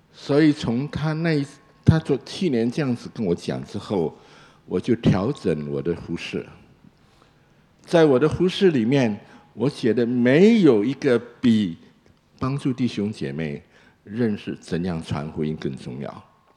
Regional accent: Indonesia; also born or lived in China; 我是中国出生，印尼长大，当时在加拿大很多同学都是讲广东话的，都是香港来的，我语言又不行

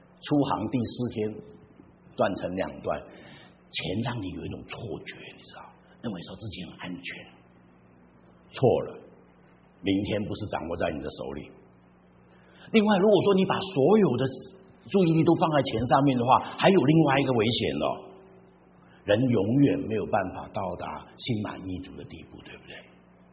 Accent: China; 我中国人才没那么笨

